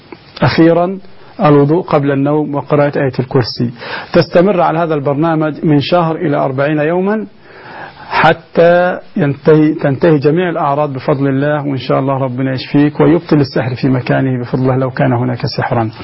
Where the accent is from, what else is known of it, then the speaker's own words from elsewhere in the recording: Egypt; طبعا عندنا في مصر يزرعون الأسماك